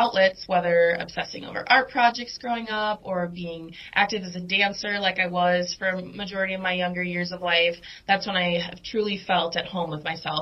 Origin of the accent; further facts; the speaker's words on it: St. Paul, Minnesota, United States; and I'm originally from St. Paul, so a local hometown girl